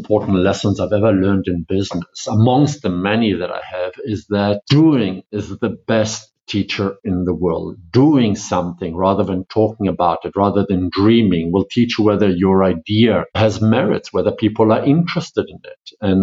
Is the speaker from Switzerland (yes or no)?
yes; Switzerland; I'm originally from Switzerland, but Italian, German, and South African.